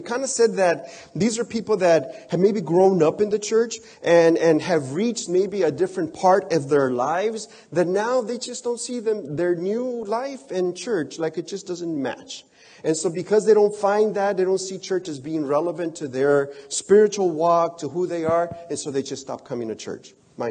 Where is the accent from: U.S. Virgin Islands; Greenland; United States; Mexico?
Mexico; English is a second language; I is from Mexico, and so I talk a little bit slower. So yes, I is. I am from Mexico.